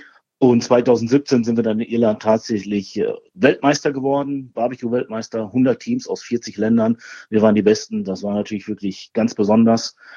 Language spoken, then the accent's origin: German; Bochum, North Rhine-Westphalia, Germany; ich komme aus Bochum. Ich bin auch gebürtiger Bochumer und Ruhrpottler mit ganzem Herzen. Und ich lebe auch weiterhin in Bochum und ich möchte auch gerne hier leben bleiben. Ich bin 48 Jahre alt